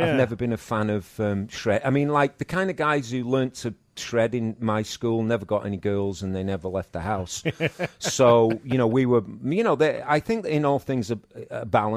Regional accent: England, United Kingdom; growing up in England was like the bands like … and a lot of the bands who became enormous in America spent a long time in America.

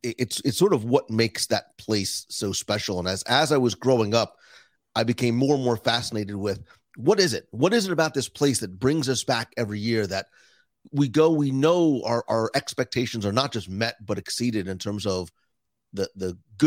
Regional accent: New Jersey, United States; So my first, air quote, Disney memory is somewhat blurred because I grew up in New Jersey.

